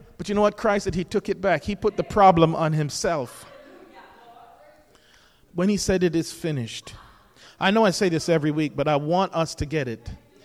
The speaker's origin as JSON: {"language": "English", "country": "Jamaica", "tie": "born or raised there", "said": "and so when we were growing up in Jamaica, she would be sent to different post offices around the island."}